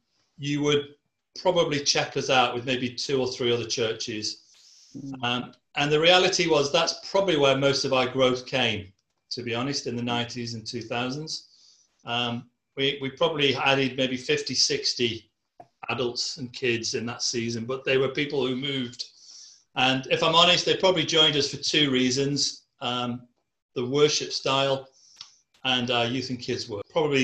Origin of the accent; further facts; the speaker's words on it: Stoke-on-Trent, West Midlands, United Kingdom; I'm from Stoke-on-Trent. I born and bred, spent my first 18 years living in Stoke. And both Sue and I have family back in Stoke.